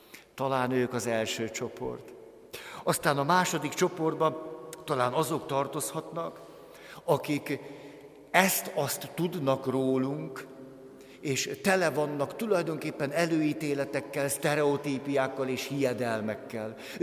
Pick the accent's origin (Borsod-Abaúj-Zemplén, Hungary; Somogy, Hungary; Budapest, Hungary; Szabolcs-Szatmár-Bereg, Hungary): Budapest, Hungary; 200 méterre nőttem föl